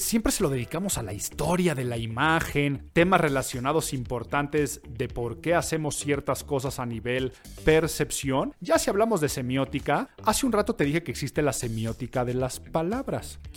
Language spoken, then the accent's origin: Spanish; Mexico; los mexicanos tenemos un hablar muy particular.